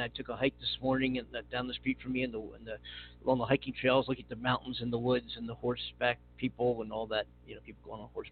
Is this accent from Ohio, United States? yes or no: no; Philadelphia, Pennsylvania, United States; I grew up in outside of Philadelphia, and, you know, Christmas is synonymous with it, winter and December and being cold, and you come to California